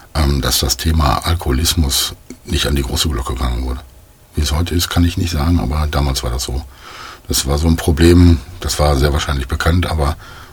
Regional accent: Hagen, North Rhine-Westphalia, Germany; born there; also born or lived in Hannover; In Hagen, Westfalen.

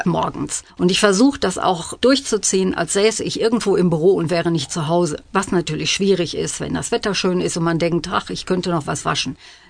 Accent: Bochum, North Rhine-Westphalia, Germany; now in Meinerzhagen, Germany; Ich stamme ursprünglich aus Bochum und bin 1984 mit meinem Mann zusammen nach Meinerzhagen gezogen.

